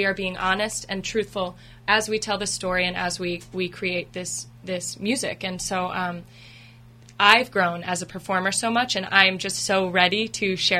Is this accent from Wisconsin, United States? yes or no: no; Princeton, New Jersey, United States; now in New York City, United States; Yeah, well, I actually grew up in New Jersey around Princeton, and I went to Penn State for musical theater, and I graduated last May, so I am no longer the youngest crop of grads here in New York City